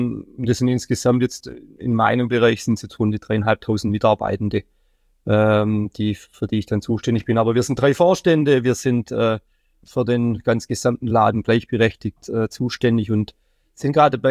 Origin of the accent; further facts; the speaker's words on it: Baden-Württemberg, Germany; Ich komme ursprünglich aus Baden-Württemberg